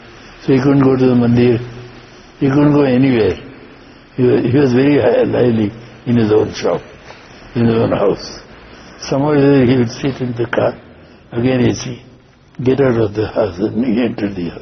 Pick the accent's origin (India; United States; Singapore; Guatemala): India; We are from India, and we thought that what water it is.